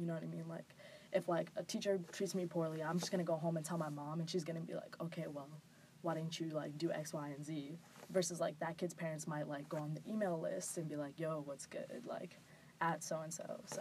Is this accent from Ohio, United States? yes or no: no; Boston, Massachusetts, United States; I'm from Boston, born and raised. I grew up, for the most part, like in South End, like Lower Roxbury area.